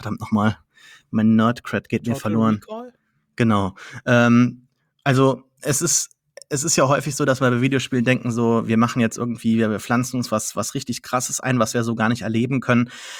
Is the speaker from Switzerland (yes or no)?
no; Saarland, Germany; Bin kein Franzose, obwohl ich Saarländer bin.